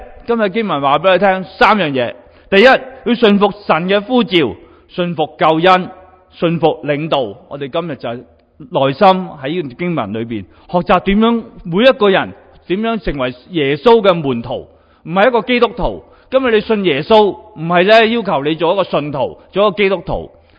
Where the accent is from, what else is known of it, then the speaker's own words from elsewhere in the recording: China; 我哋中国人好鍾意呢讲年年都有鱼，有鱼有剩，系咪？